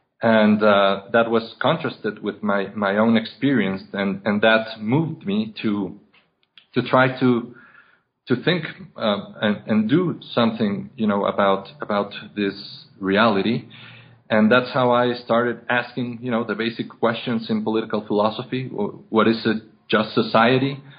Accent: Mexico City, Mexico; I was born and raised in Mexico City.

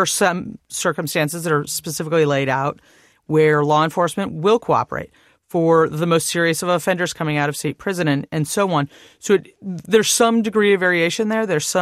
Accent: Arizona, United States; I grew up spending summers in Southern California as a kid from Arizona

